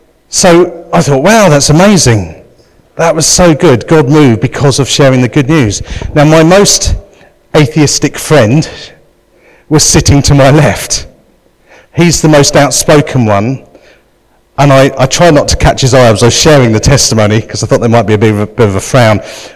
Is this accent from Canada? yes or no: no; United Kingdom; But we're very British.